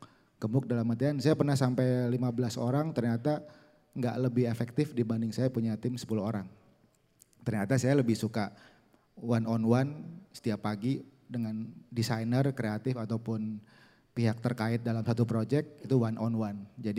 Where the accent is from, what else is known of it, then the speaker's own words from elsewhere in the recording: Jakarta, Indonesia; Saya dari Jakarta, base studio saya di Jakarta, di Tebet.